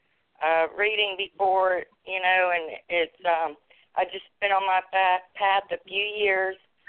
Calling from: Georgia, United States; I'm calling from Georgia.

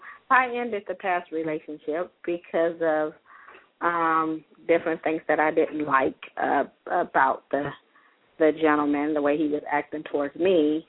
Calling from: California, United States; California.

